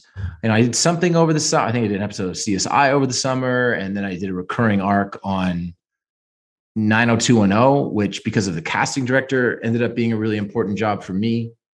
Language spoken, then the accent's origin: English; Toronto, Ontario, Canada; I'm from Toronto.